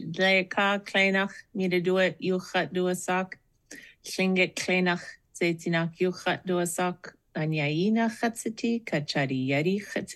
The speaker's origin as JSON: {"language": "English", "town": "Klawock", "region": "Alaska", "country": "United States", "tie": "born there", "said": "I was born on Prince of Wales Island in Klawak in Alicia Roberts' house. I am Tlingit. I'm also Haida and some Tahltan and a lot of Scottish as well, and Irish and Norwegian"}